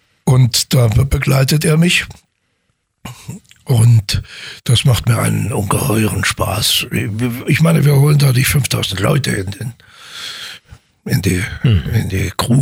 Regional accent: Weimar, Thuringia, Germany; moved away as an adult; Da bin ich mit 18 Jahren getürmt, weil die mich auch nicht mochten. Kleinstadt in der DDR, nur Rentner, bin ich weg und bin mit 60 wiedergekommen.

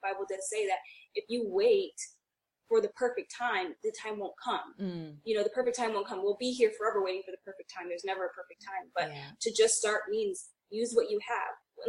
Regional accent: New York, United States; now in Los Angeles, United States; because I'm in LA, I'm from New York, but I'm in LA, and it's very hard to stay on the straight and narrow

